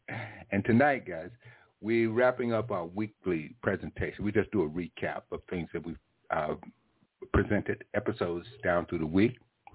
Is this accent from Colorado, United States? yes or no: no; Memphis, Tennessee, United States; I'm somewhat of an authority on the subject, since I was born and raised here, since I went to school here, since I went to college, the University of Memphis